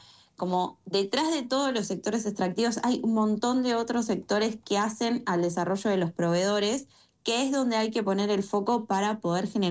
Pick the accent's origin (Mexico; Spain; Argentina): Argentina; de qué vamos a vivir nosotros los argentinos.